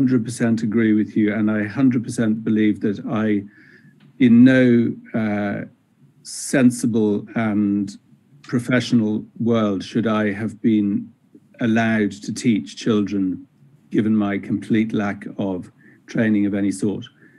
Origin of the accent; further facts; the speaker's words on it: Ireland; Well, I come from Ireland. I guess this is the job for me.